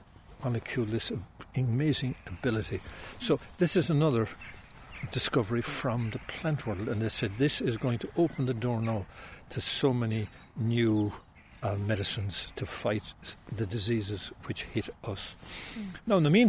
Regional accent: Tralee, Munster, Ireland; we were fortunate growing up in Tralee that we had the town park here.

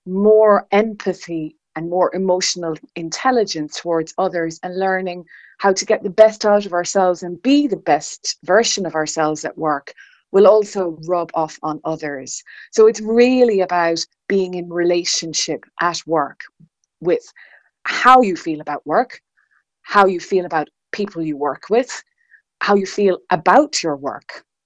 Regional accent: Dingle, County Kerry, Ireland; out in Dingle, and he's no stranger to Radio Kerry. And I grew up in Dingle.

